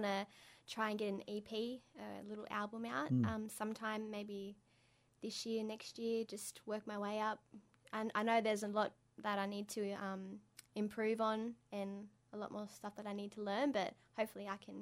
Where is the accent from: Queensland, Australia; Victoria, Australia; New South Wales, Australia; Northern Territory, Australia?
New South Wales, Australia; Tamworth; lived there when I was only young, and then I lived there for 8 years, and then I moved to Tamworth. I'm also from Tamworth, and I lived there for 12 years.